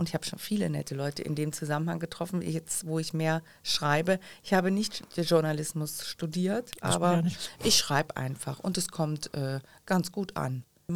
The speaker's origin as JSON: {"language": "German", "region": "North Rhine-Westphalia", "country": "Germany", "said": "Ich komme nicht aus Jülich. Ich komme aus der Heinsberger Gegend, gerne Holland-Süd genannt"}